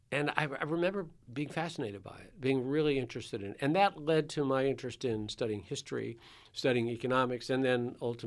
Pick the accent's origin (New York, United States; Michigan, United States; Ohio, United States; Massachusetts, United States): Ohio, United States; Cleveland; I grew up in the Cleveland, Ohio area, and I delivered the Cleveland Press, which is no longer in existence.